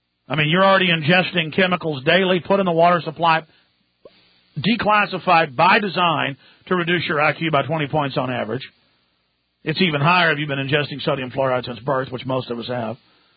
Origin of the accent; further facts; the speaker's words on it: Texas, United States; As a Texan, we're on several stations in Texas